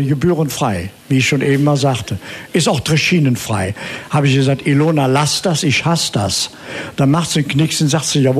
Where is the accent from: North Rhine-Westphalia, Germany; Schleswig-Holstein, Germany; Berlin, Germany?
North Rhine-Westphalia, Germany; Bonn; In Beuel von Bonn, wo ich groß geworden bin.